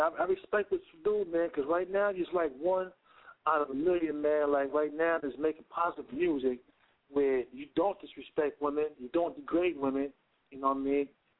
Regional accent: Bronx, New York, United States; I'm from Bronx, New York. You know, I'm going to hear your music all the way out here.

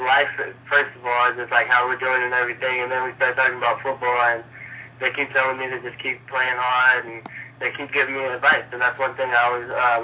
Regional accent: California, United States; And part of that was probably because this is home for me. I'm from the Bay Area.

